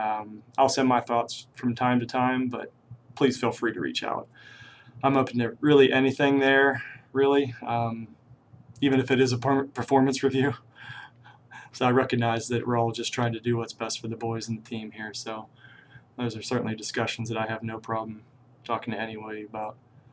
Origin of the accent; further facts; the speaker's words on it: Pennsylvania, United States; I grew up in Indiana County area.